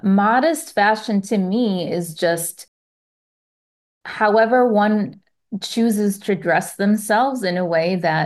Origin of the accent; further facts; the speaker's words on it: Detroit, Michigan, United States; I'm from Detroit. And there's one thing we know how to do, it's hustle.